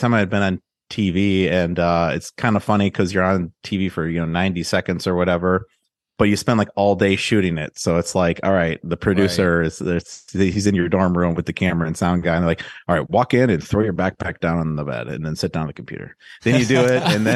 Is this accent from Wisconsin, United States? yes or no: yes; Milwaukee, Wisconsin, United States; And I'm from the Milwaukee area, and then I was going to go to college at UW-Madison.